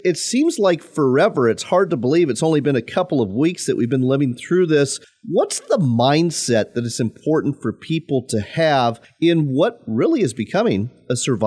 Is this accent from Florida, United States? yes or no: no; Washington, United States; unless, of course, you live in my home state of Washington, where fishing has been shut down